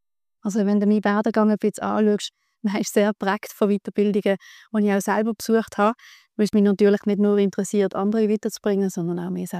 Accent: Basel, Basel-Stadt, Switzerland; Ich bin von Basel, wie man es wahrscheinlich hört.

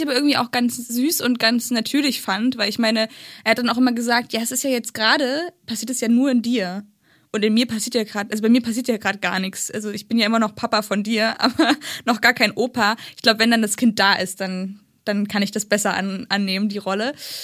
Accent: Thuringia, Germany; Ich komme aus Thüringen, das ist jetzt nicht super weit weg. Also es sind irgendwie so 2-3 Stunden.

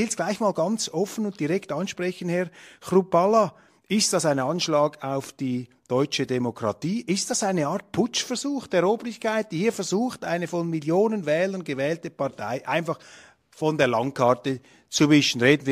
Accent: Switzerland; Jetzt frage ich einfach mal als Schweizer, als ahnungsloser Schweizer, der ja nicht in Deutschland beheimatet ist

